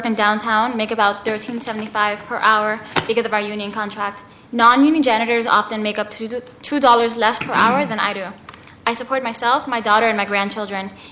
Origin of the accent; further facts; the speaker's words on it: Guatemala; moved away as an adult; now in Portland, United States; I'm a member of SEIU Local 49. I'm an immigrant from Guatemala, and I moved to Portland over 30 years ago for a better life.